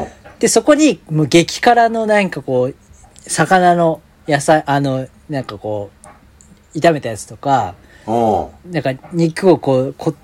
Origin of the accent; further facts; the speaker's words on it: Kodaira, Tokyo, Japan; 私は江戸っ子だからね。